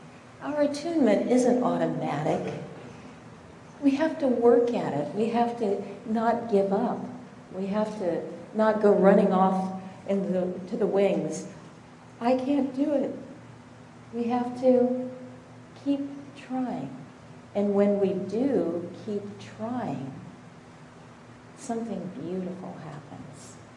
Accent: Sacramento, California, United States; We're from Ananda, Sacramento, and we're very happy to be with you here today.

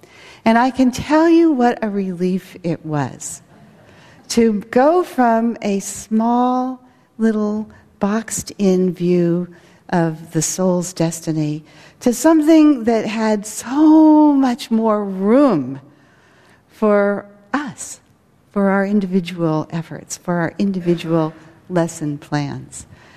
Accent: San Francisco, California, United States; put me in mind of myself as a little girl growing up in San Francisco. And I lived in a very small neighborhood, the Haight-Ashbury, in a family that was devoutly Catholic.

